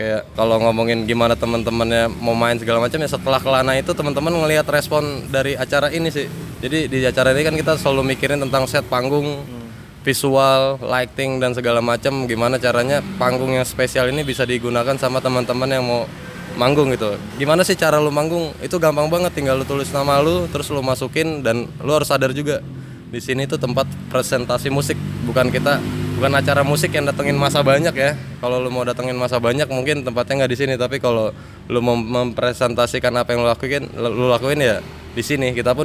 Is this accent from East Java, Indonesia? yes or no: no; Padang, West Sumatra, Indonesia; also born or lived in Jakarta; Di kampung itu, di Padang.